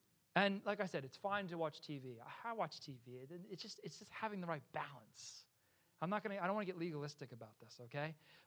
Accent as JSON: {"language": "English", "region": "New Jersey", "country": "United States", "said": "because I'm from New Jersey as well. I know what this is like, Peter."}